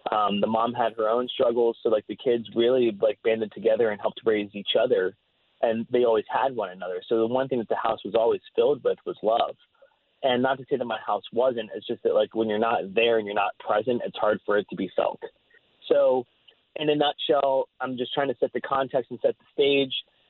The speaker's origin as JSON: {"language": "English", "region": "West Virginia", "country": "United States", "tie": "born or raised there", "said": "But I grew up in the Eastern Panhandle of West Virginia, which is super close to D.C. and Baltimore. And for those of you who don't know, it's literally the very tip of the state."}